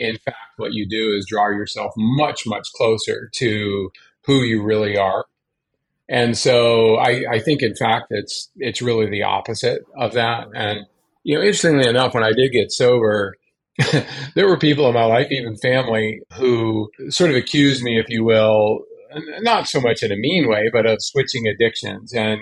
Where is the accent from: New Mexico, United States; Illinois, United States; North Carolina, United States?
North Carolina, United States; For me, I grew up in North Carolina. Went to the University of North Carolina, Chapel Hill, thinking I was pretty awesome.